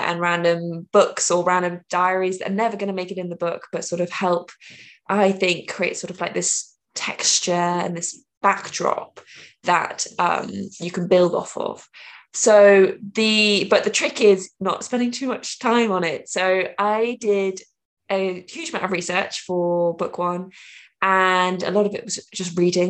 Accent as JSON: {"language": "English", "region": "South West England", "country": "United Kingdom", "lives_now": "London, United Kingdom", "said": "I'm from London, England. Well, I live in London, England. I'm from Dorset, England."}